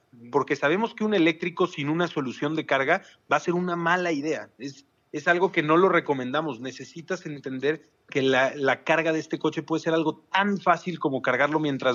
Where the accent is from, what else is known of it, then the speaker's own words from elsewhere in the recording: Mexico; Como mexicano es muy frustrante ver que todas las tecnologías suceden en Estados Unidos, en Europa, en China, y México va como 3 años, 4 años atrás